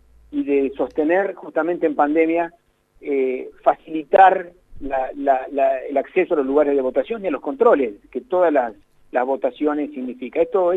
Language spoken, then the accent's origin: Spanish; Rosario, Santa Fe, Argentina; me pega fuerte porque yo soy rosarino y santafesino, por supuesto